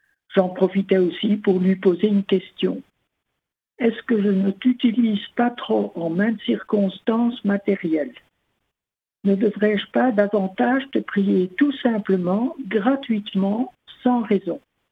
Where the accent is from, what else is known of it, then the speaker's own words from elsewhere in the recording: Belgium; now in France; Oui, eh bien voilà, je suis belge, mère et grand-mère.